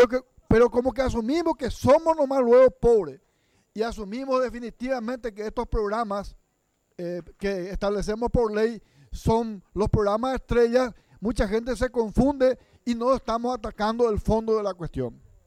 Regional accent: Paraguay; hace que asumamos como paraguayos de que todo está perdido

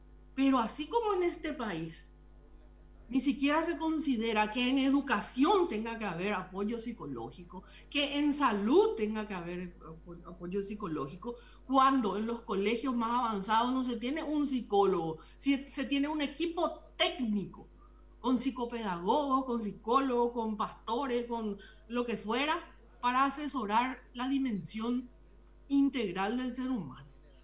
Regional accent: Paraguay; está bien, somos paraguayos, podemos tener, como en tantas cosas, tenemos nuestra impronta diferente al resto del mundo.

